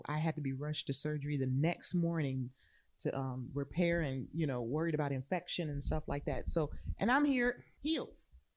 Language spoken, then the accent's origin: English; El Paso, Texas, United States; Fort Bliss, El Paso is my hometown. It was where my dad retired. I grew up in the area and so forth.